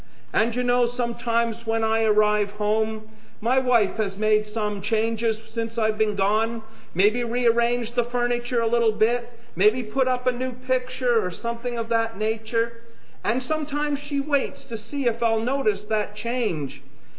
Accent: Canada; now in United States; My citizenship is Canadian.

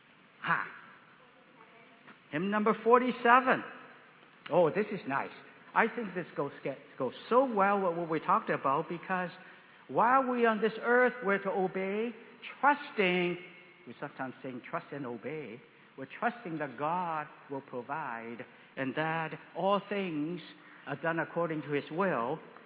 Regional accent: Canada; now in United States; we're from Canada.

